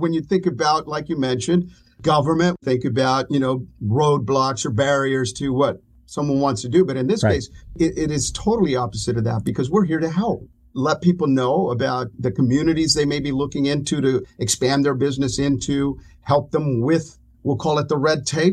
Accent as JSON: {"language": "English", "town": "Indio", "region": "California", "country": "United States", "tie": "born or raised there", "also_born_or_lived": "Texas", "said": "I was born in Texas and raised in the Coachella Valley. I've been in the city of Indio for most of my life."}